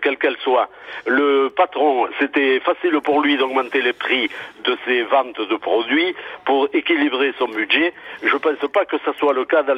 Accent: Toulouse, Occitanie, France; born there; now in Sète, France; moi je suis né à Toulouse

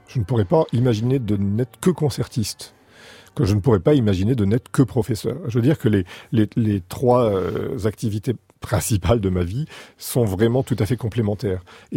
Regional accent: Boulogne-sur-Mer, Hauts-de-France, France; born there; je suis né à Boulogne-sur-Mer en 1962 et je suis organiste.

